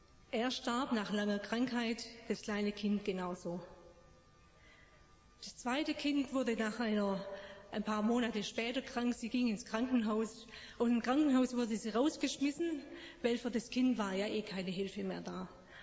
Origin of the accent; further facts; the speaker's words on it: Blaubeuren, Baden-Württemberg, Germany; moved away as an adult; now in Myanmar; ich komme aus Blaubeuren und bin seit 15 Jahren unterwegs mit CFI in verschiedenen Ländern, zuerst in Afrika und seit 3 Jahren in Myanmar, was früher Burma war